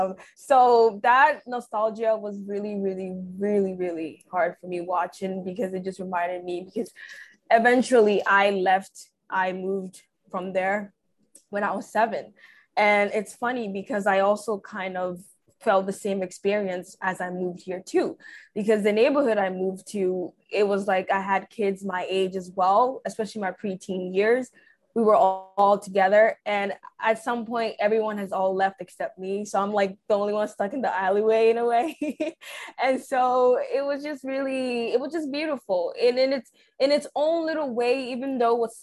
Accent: Ghana; moved away; I grew up back in Ghana in a similar environment where almost everyone in that neighborhood kind of was like, you know, the aunties or whoever, they were almost like your second mom.

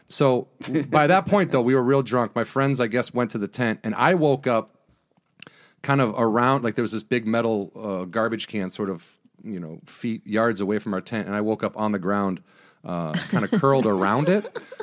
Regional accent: United States; We're not like that. We're from America.

